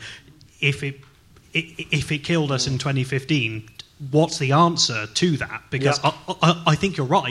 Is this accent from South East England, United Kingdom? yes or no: yes; Reading, South East England, United Kingdom; I'm from Reading